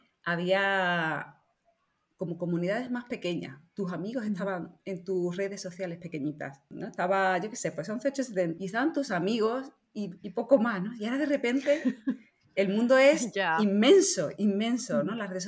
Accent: Seville, Andalusia, Spain; now in Madrid, Spain; Soy de Sevilla, estudié Bellas Artes, la especialidad de diseño, y luego me pasé a Madrid. Bueno, realmente hice la especialidad de diseño en Madrid. Y desde entonces, pues mira, hace más de 20 años ahí currando.

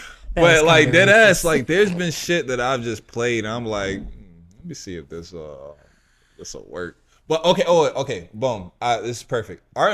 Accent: Chicago, Illinois, United States; also born or lived in Atlanta / Florida; And like, you know, mind you, like I'm from Chicago and I lived in Atlanta. I've also lived in Florida

